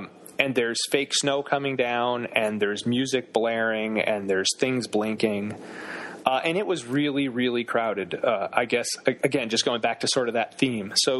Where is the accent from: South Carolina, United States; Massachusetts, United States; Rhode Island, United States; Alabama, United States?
Massachusetts, United States; I'm from Massachusetts, so I'm pretty used to the cold.